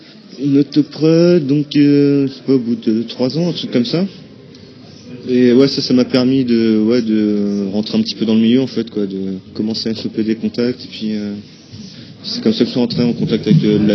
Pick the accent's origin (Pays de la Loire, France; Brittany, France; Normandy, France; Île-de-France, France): Normandy, France; Rouen; De Rouen, en fait. Voilà. Donc en Normandie